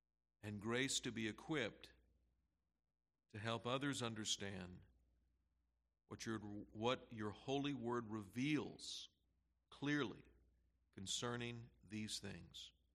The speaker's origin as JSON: {"language": "English", "town": "Snellville", "region": "Georgia", "country": "United States", "tie": "born or raised there", "said": "in my hometown of Snellville, Georgia, which is just 39 minutes east of Atlanta."}